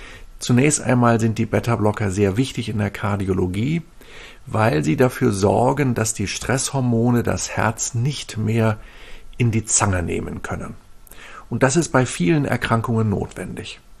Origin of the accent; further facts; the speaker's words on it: Northern Germany, Germany; ich komme hier aus Norddeutschland, da gehen viele Menschen segeln